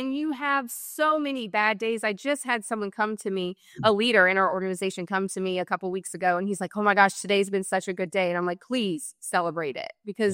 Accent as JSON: {"language": "English", "town": "South Boston", "region": "Virginia", "country": "United States", "tie": "born or raised there", "said": "we grew up in South Boston, Virginia. And so we came into an area where a lot of people knew who we were already."}